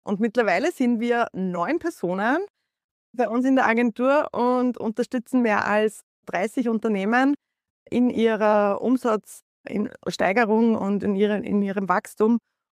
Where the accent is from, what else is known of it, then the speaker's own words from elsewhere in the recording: Upper Austria, Austria; ich sitze in Linz, das hört man auch an meinem Akzent. Ich bin gebürtige Oberösterreicherin